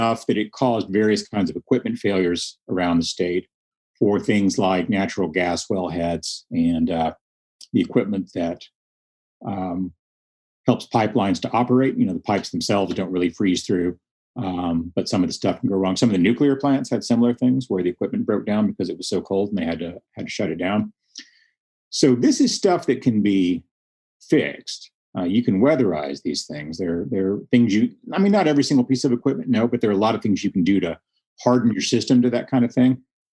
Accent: Texas, United States; And so I grew up in the Panhandle, and the kind of weather region I grew up in starts maybe 200 miles west of Dallas and Fort Worth. And we get real winter there.

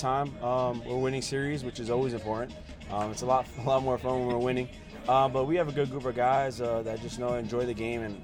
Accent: New York City, New York, United States; Yeah, there's a love growing up in New York City, but from a baseball aspect, it was very tough.

